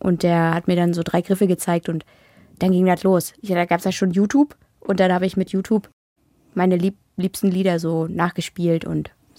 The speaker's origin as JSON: {"language": "German", "region": "Berlin", "country": "Germany", "tie": "born there", "said": "In Berlin bin ich geboren."}